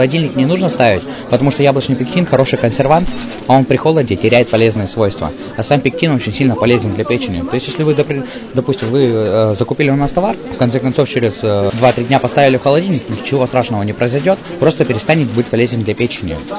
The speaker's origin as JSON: {"language": "Russian", "town": "Zaozerye", "region": "Republic of Karelia", "country": "Russia", "said": "я из Карелии приехал. Под Петрозаводском, село Заозирье, оттуда."}